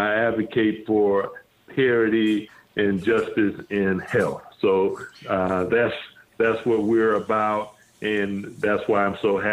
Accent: Sandusky, Ohio, United States; Okay, well, born and raised in Sandusky, Ohio.

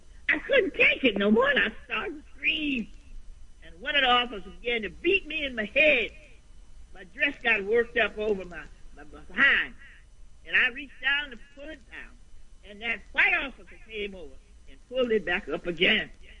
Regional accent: Ruleville, Mississippi, United States; And I said, "I'm from Ruleville."

